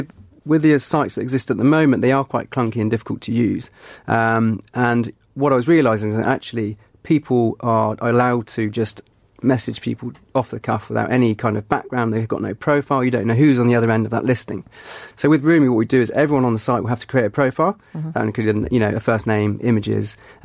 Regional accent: Bournemouth, South West England, United Kingdom; now in London, United Kingdom; I came from Bournemouth in 2009 to move up to London

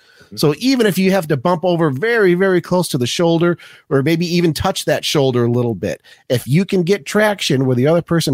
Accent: Michigan, United States; because I grew up in the Lake Michigan snow belts of Michigan. I've handled snow pretty well my entire life.

